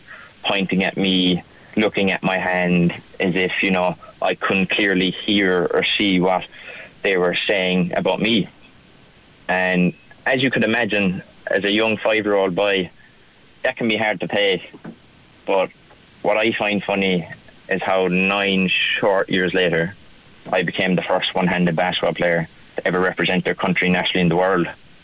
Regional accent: Munster, Ireland; accent: Kerry; And in my own words and in my own Kerry accent, I said, sure, look, I'll go for the crack and I'll see how it's like.

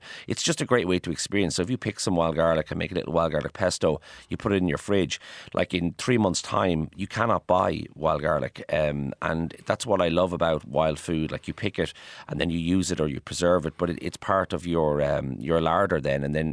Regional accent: Maynooth, Kildare, Ireland; I grew up in Maynooth, like eating Rice Krispies and Cocoa Pops.

